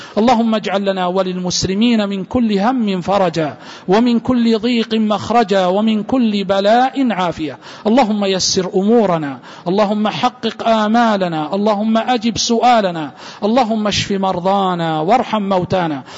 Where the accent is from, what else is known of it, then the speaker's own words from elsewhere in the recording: Hejaz, Saudi Arabia; مثلا عندنا في السعودية الذين يقرؤون هنا في الحجاز لهم قراءة بنغم